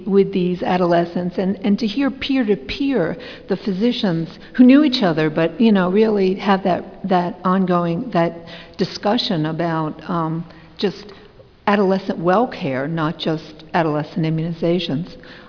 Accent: New Jersey, United States; from New Jersey

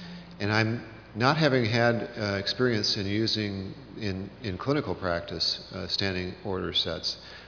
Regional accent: Milwaukee, Wisconsin, United States; from Milwaukee.

